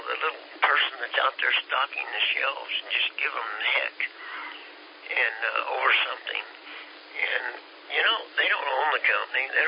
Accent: Kansas, United States; I didn't change my watch, Shane, and I was from Kansas. We're a little slow, you know.

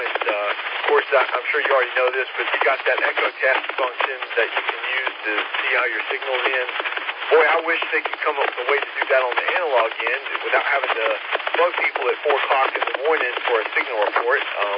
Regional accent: Whitmire, South Carolina, United States; I'm actually from Whitmire, South Carolina. It's in up northern Newberry County

